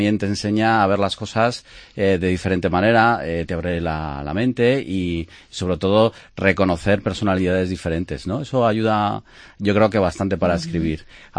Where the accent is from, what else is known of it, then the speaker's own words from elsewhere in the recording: Valladolid, Castile and León, Spain; soy de Valladolid.